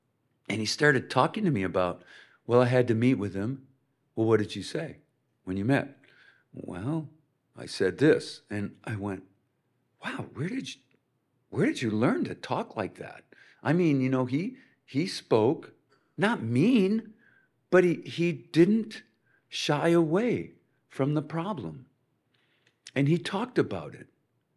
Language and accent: English; Winona, Minnesota, United States; I grew up in Winona, Minnesota, and we lived on Gilmore Avenue